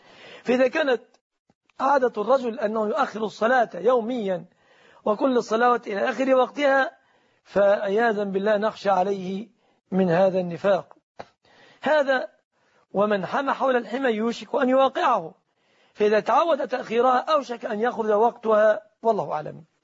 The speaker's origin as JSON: {"language": "Arabic", "country": "Egypt", "said": "بلادنا مصر ليس هناك بنك"}